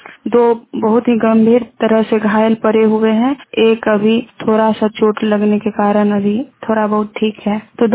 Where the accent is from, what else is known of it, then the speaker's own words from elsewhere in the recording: Chitauria, Bihar, India; मैं चितोरिया पंचायत से हूँ, जिला कटिहार।